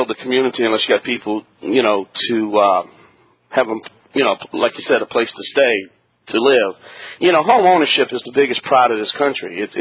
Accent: New Orleans, Louisiana, United States; and I'm from New Orleans. And to be honest with you, Shirley, I'm not happy right now what's going on down there.

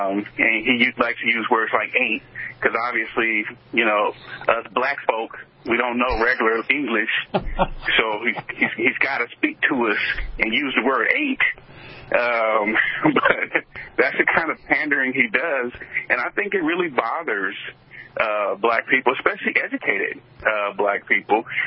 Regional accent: California, United States; now in Texas, United States; You know, I came from California; they're not California Democrats

